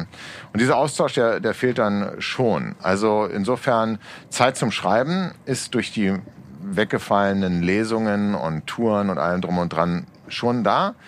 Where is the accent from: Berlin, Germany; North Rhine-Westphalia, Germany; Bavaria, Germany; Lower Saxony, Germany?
Berlin, Germany; Ich gehöre zu den 49% noch geborenen Berliner. Ich bin die Minderheit, genau.